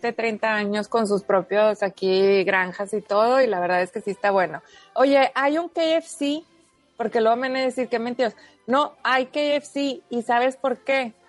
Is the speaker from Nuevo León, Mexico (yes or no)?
yes; Monterrey, Nuevo León, Mexico; Yo soy de Monterrey, entonces no está nada rica la carne roja de aquí.